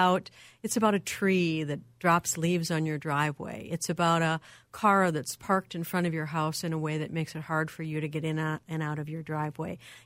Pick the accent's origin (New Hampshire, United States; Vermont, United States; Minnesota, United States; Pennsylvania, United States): Minnesota, United States; Minneapolis; I mean, I grew up in Minneapolis, in South Minneapolis, where we used to do block parties